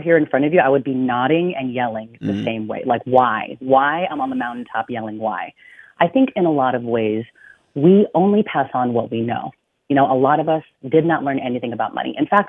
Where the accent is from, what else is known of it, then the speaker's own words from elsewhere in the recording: California, United States; I'm a Filipino-American daughter of immigrants, first generation. I grew up in the California Bay Area.